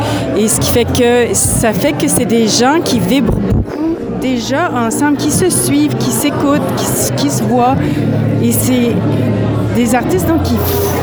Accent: Moncton, New Brunswick, Canada; moi, je suis originaire de Moncton

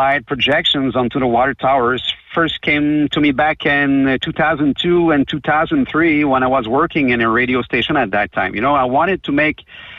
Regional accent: Rock Forest, Quebec, Canada; Finally, I can be proud to say I'm from Rock Forest, that I live in Rock Forest.

